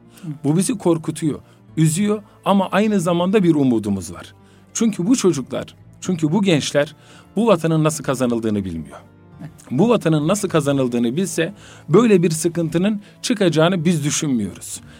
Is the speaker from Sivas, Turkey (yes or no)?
yes; Sivas, Turkey; Sivaslıyım. 1990 doğumluyum.